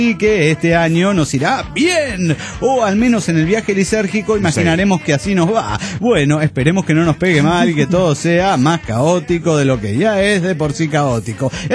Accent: Cochabamba, Bolivia; de Cochabamba, Bolivia.

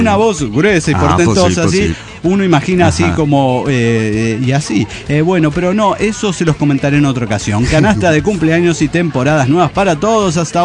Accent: Cholula, Puebla, Mexico; de Cholula, Puebla.

